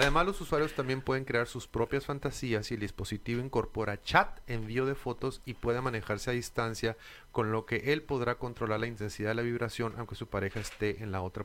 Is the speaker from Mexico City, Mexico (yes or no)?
yes; Mexico City, Mexico; Soy defeño, vivo en el Distrito Federal. No quieren usar Distrito Federal, ya es Ciudad de México.